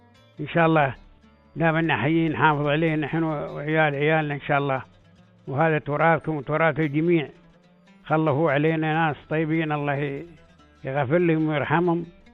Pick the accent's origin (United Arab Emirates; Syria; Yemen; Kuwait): United Arab Emirates; احنا تراثنا يعني معروف، لهجتنا وحده يعني، وعاداتنا وحده